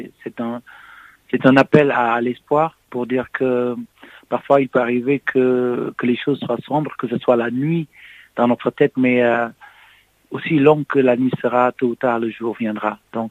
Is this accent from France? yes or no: no; Senegal; je suis né et j'ai grandi au Sénégal.